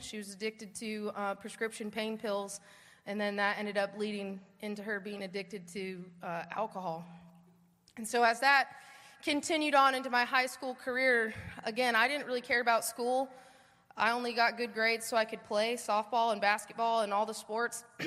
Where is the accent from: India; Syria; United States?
United States; Colorado; moved away; as you can tell, I'm not from the South. I was born and raised in Colorado